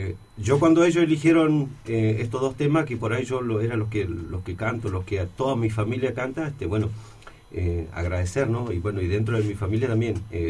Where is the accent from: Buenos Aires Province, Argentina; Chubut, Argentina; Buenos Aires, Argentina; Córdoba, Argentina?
Chubut, Argentina; de donde vengo yo también, porque la mayoría de los … de la costa, decimos siempre, venimos de Bahía Camarones y Bahía Bustamante. Son dos lugares que están muy cerquita.